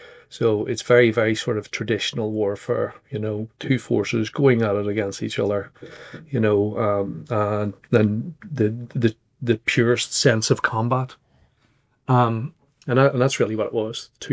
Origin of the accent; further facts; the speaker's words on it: Ireland; whereas as an Irish person, I've never understood how it takes so long for someone in England to get buried.